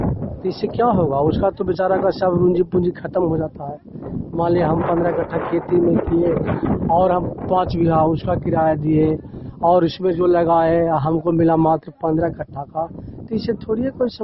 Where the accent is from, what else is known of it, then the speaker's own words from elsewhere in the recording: Mandach, Bihar, India; ग्राम मंडाच, post मंडाच, थाना तेहड़ा, इकंगरसराय प्रखंड के रहने वाले हूँ।